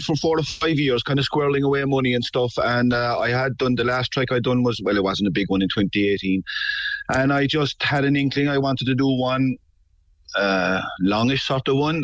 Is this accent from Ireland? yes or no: yes; Aghabullogue, Munster, Ireland; born there; now in Blarney, Ireland; No, I was born in Ahabulag. I'll be leaving Blarney. I'm living in Blarney.